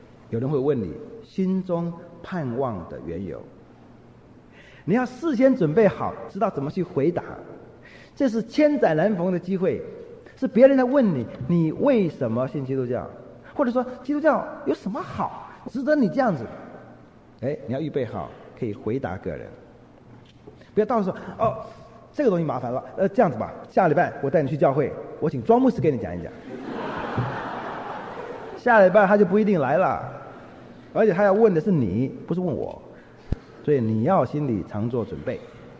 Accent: northern Taiwan, Taiwan; 那我是北部的。

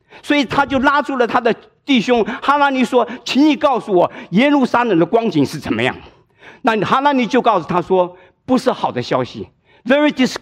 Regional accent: Hsinchu, Taiwan; also born or lived in Shanghai; now in United States; 我是自己是在上海生的，但是我在新竹长大的，所以我回到台湾去，我就会到新竹我的小学竹师附小，

